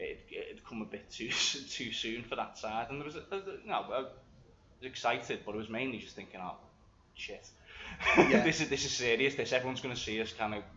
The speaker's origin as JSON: {"language": "English", "town": "Skelmersdale", "region": "North West England", "country": "United Kingdom", "tie": "born or raised there", "said": "I grew up in Skem in Lancashire as well"}